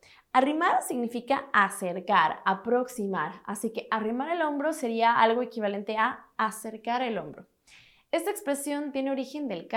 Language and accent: Spanish; Mexico; Una frase muy informal y coloquial utilizada principalmente en mi país, México, es hacer el paro.